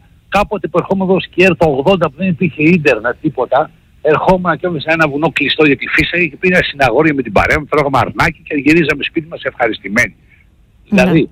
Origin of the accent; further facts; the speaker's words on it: Athens, Attica, Greece; επειδή εγώ κατάγομαι και από Αθήνα, είμαι Αθηναίος